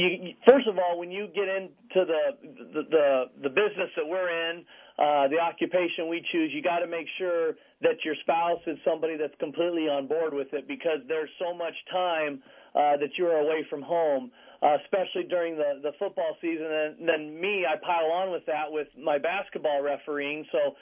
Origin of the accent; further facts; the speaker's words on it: Aledo, Illinois, United States; And growing up in Aledo with WRMJ and really that being the sports voice down there